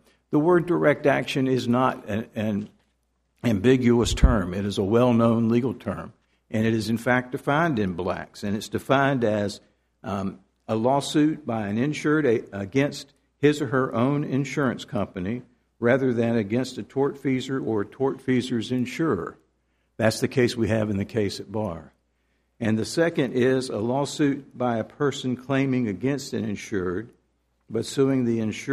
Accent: Durham, North Carolina, United States; I'm an attorney from Durham, North Carolina

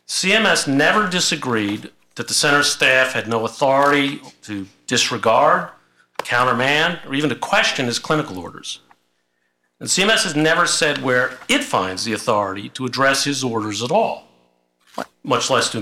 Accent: Virginia, United States; I'm from Northern Virginia.

